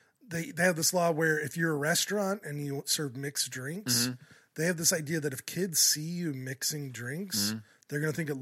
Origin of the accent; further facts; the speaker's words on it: Kentucky, United States; So I was raised Mormon in Kentucky, which is weird. There aren't a lot of Mormons around there. My family was kind of implanted there.